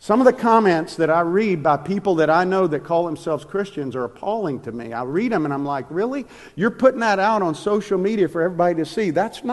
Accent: Mississippi, United States; I grew up in Mississippi, so I know very clearly what pond scum is.

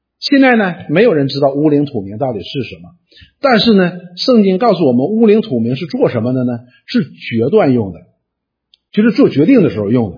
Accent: China; 这就是我们中国人所说的除恶务尽

